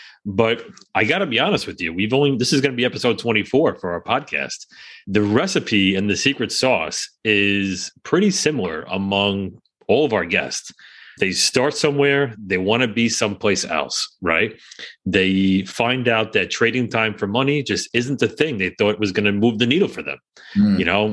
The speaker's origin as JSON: {"language": "English", "region": "New York", "country": "United States", "said": "And I always joke, as a New Yorker, and Greg, a former New Yorker, right?"}